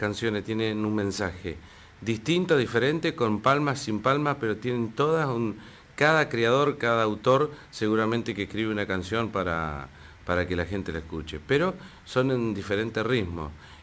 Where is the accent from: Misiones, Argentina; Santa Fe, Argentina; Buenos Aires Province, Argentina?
Buenos Aires Province, Argentina; Dolores; moved away as an adult; also born or lived in La Plata; now in Mar del Tuyú, Argentina; Nací en Dolores, Montes del Tordillo, en la campaña, pero en realidad nací en Dolores. Me quedé hasta que tenía 19 años y después ya me fui un tiempo en La Plata y después ya me fui a radicar a Mar del Tuyú, partido de la costa